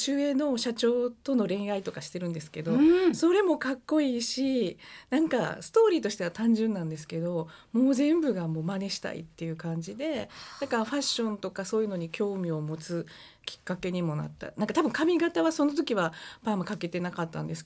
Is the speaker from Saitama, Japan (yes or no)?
no; Mie, Japan; 私三重県出身なんで三重県から行きました。